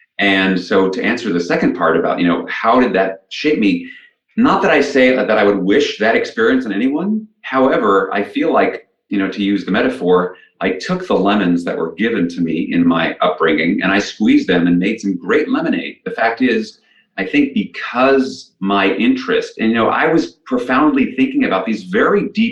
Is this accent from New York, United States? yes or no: yes; New York City, New York, United States; growing up in New York City in the 1970s was my experience at school was so different than it was at home